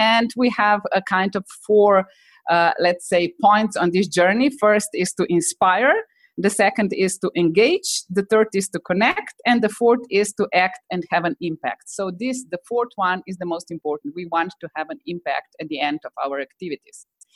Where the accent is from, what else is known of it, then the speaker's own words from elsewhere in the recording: Ljubljana, Central Slovenia, Slovenia; Oh, this time I'm by chance in my hometown, Ljubljana, Slovenia, just back from Norway, heading to North Macedonia tomorrow.